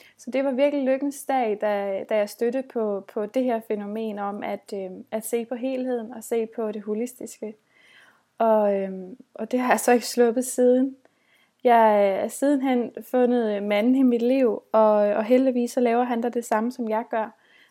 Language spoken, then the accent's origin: Danish; Zealand, Denmark; Jeg er en bondepige, jeg kommer fra Lolland Falster.